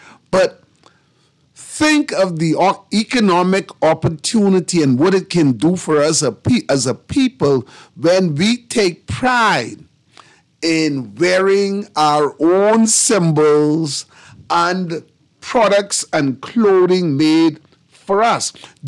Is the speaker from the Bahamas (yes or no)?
yes; Bahamas; so she asked me, where are you from? I said, the Bahamas.